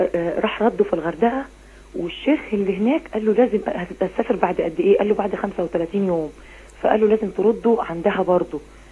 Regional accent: Minya, Minya Governorate, Egypt; انا حضرتك من المنيا من الصعيد

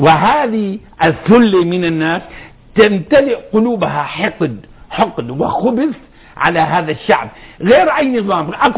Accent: Daraa Governorate, Syria; عندنا في درعا

